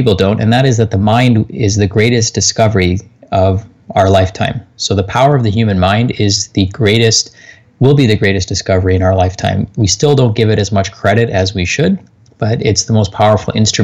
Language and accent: English; Toronto, Ontario, Canada; my parents were immigrants, and, you know, I was born here I was born in Toronto, and we grew up in true scarcity